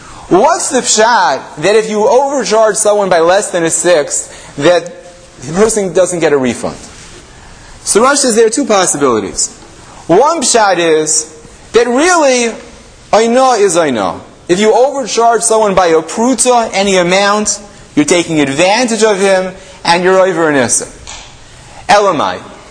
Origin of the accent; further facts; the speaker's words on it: Lakewood, New Jersey, United States; at least I'm from Lakewood, so when the Sefer first came out, I took a quick survey of the stores in Lakewood.